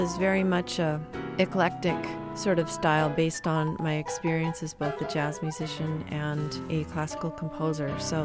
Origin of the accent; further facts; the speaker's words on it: California, United States; I'm from California originally. I went to San Jose State, got a jazz degree there back in the 80s